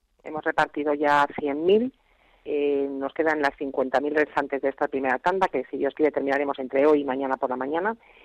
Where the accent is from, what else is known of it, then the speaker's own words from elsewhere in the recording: Spain; lo digo como española, como persona, no como alcaldesa